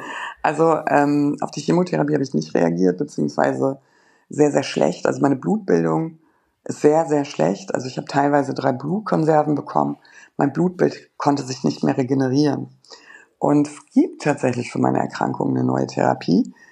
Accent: Hamburg, Germany; now in Kiel, Germany; Ich komme ja eigentlich aus Hamburg, bin dann per Noteinweisung in Kiel gelandet

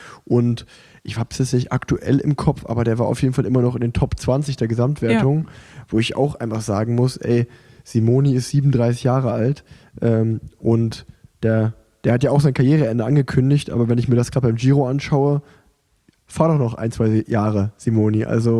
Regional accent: Germany; das kann man als Deutscher oder Deutsche gar nicht so nachfühlen. Stell dir mal vor, wir hätten in Deutschland eine Grand Tour.

